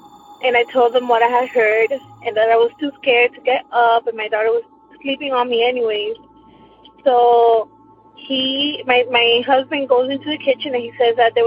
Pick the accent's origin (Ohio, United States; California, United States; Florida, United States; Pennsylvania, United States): Florida, United States; Miami; I am from Miami, Florida